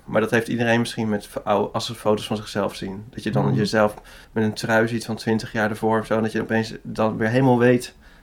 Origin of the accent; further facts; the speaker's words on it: Rotterdam, South Holland, Netherlands; born there; also born or lived in Utrecht; Ik ben geboren in Rotterdam.